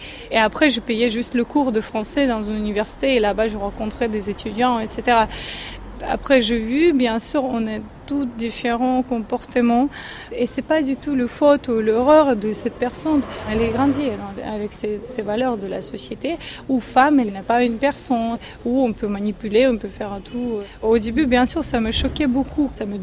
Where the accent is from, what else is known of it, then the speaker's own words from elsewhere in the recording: Ukraine; French is a second language; moved away as an adult; now in France; Je suis venue d'Ukraine. Ça fait 3 ans que j'habite en France.